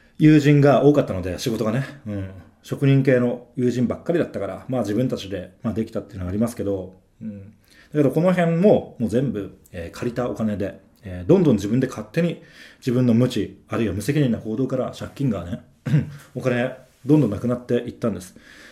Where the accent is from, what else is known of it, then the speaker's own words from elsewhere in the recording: Fukuoka, Japan; 僕は、18歳まで、生まれ育った福岡県で生活をしていたんですけど、